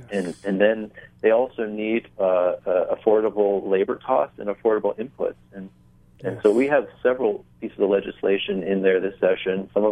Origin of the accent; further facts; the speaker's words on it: Kauai, Hawaii, United States; Myself, I come from a family of farmers here in Hawaii, and we had Hurricane Iniki. I'm from Kauai, and our insurance company went bankrupt, and our farm was wiped out.